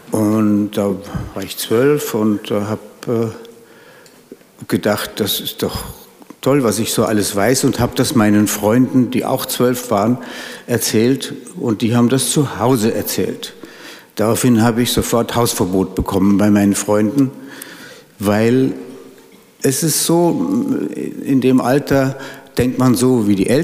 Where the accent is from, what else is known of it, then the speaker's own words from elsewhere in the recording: Munich, Bavaria, Germany; mit meiner Kindheit in Harlaching zusammenhängt. Ich habe dann das Abitur gemacht, 1957 in München, im Ludwigsgymnasium.